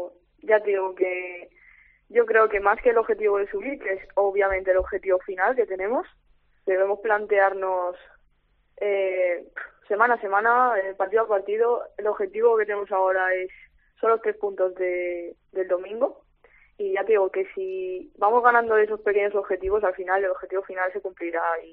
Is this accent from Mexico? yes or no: no; Castellón, Valencian Community, Spain; Bueno, es que yo no vivo en Valencia, entonces tampoco te puedo decir. Yo soy más de Castellón.